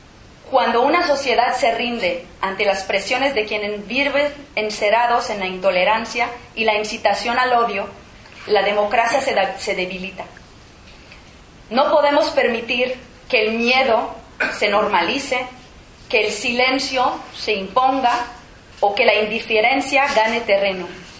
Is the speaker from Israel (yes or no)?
yes; Israel; Spanish is a second language; now in Madrid, Spain; ¿Cómo podía explicarle que me da miedo decir que soy de Israel cuando me encuentro en un entorno desconocido?